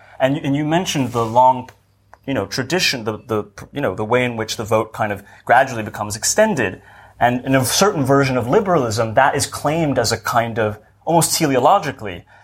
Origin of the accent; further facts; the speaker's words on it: United States; Well, I'm an American, as you can tell.